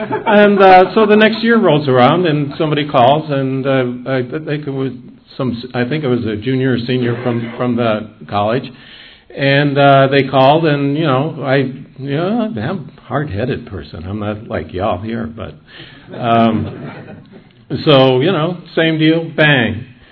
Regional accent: Asheville, North Carolina, United States; And I'm from Asheville

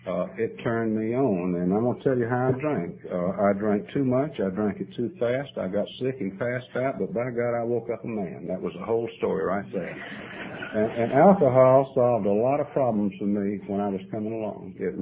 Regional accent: Saluda, United States; You know, I grew up over here in Saluda. My dad came back to Saluda about 1916.

